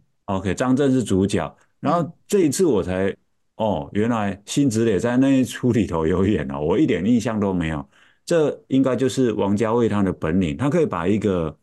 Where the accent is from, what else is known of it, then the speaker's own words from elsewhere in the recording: Taiwan; 我们台语叫做溃靠，你看这个溃靠，我们土生土长的台湾人，一听就知道那是什么意思。